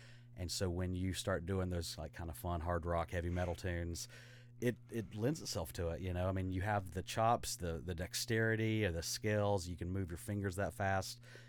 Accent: Sparta, North Carolina, United States; Me and Joey, we grew up in Sparta, North Carolina together.

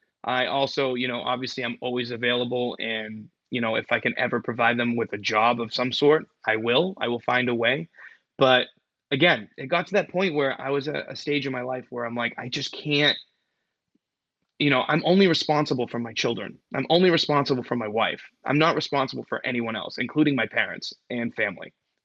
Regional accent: Danvers, Massachusetts, United States; also born or lived in Gloucester; Yeah, I was born in Gloucester, and then I moved to Danvers when I was in middle school.

